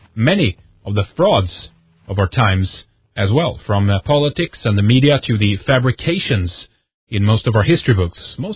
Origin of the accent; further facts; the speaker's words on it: Sweden; English is a second language; I'm from Sweden.